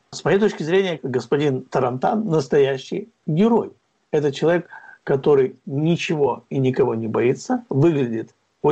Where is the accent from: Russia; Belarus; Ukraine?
Ukraine; Kyiv; А я всегда, как киевлянин, вспоминаю